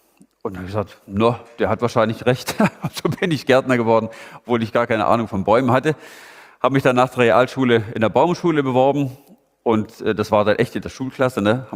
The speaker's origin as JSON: {"language": "German", "region": "Baden-Württemberg", "country": "Germany", "lives_now": "Itzehoe, Germany", "said": "ich bin ja eigentlich Itzehoer, also Norddeutscher, mittlerweile seit 5,5 Jahren. Aber freue mich, wenn ich ab und zu mal in meine alte Heimat in den Süden, in Schwabenländle, zurückkommen kann."}